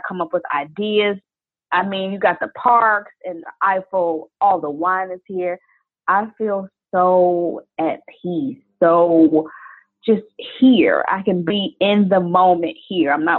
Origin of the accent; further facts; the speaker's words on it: Chicago, Illinois, United States; now in Paris, France; I am from Chicago originally, but I currently live in Paris, France, living out my dream of being a world-renowned beverage expert.